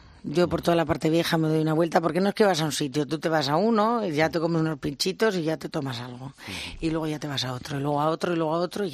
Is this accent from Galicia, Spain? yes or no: no; Basque Country, Spain; Soy vasca.